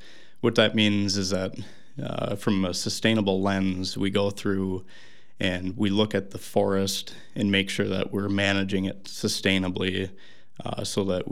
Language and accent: English; Onalaska, United States; So I grew up outside of Onalaska, just a little ways, still within the city limits.